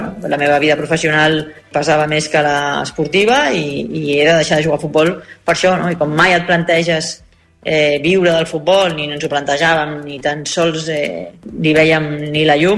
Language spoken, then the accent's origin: Catalan; Sabadell, Catalonia, Spain; soc de Sabadell i vivia allà